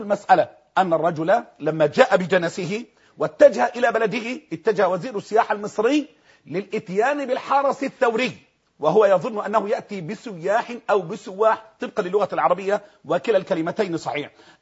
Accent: Egypt; لأن عندنا في مصر مشاريع تشيع جاهزة يا دكتور

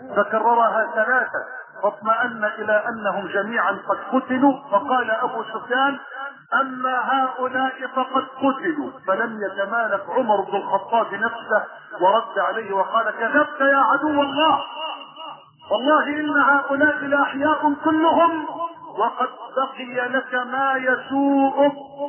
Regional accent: Egypt

